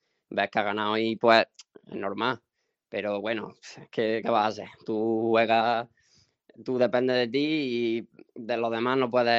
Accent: Córdoba, Andalusia, Spain; soy de aquí, de Córdoba capital, y me he criado, vamos, en la cantera del Córdoba

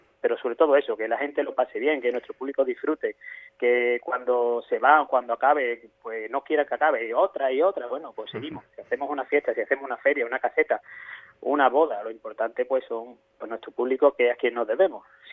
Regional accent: La Luisiana, Andalusia, Spain; now in Écija, Spain; Somos todos de la Luisiana, lo único que yo actualmente vivo en Écija.

